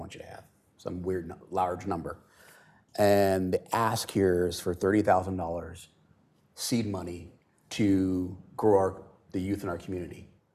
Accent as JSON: {"language": "English", "town": "Richmond", "region": "California", "country": "United States", "tie": "born or raised there", "said": "I grew up in Richmond, California, where there was a program just like that that pulled me out of my Section 8 area"}